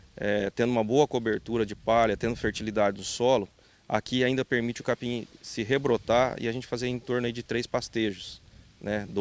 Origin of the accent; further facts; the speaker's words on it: Paraná, Brazil; eu sou do Paraná, a gente desenvolve integração lavoura-pecuária lá